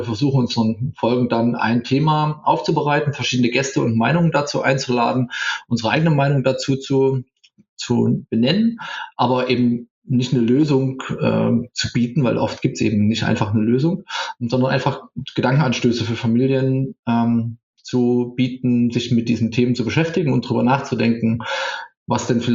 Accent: East Germany, Germany; Ich bin ja im Osten aufgewachsen und sozialisiert worden

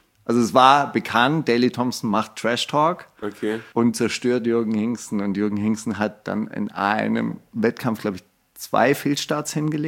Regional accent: Stuttgart, Baden-Württemberg, Germany; ich bin ja in Stuttgart aufgewachsen

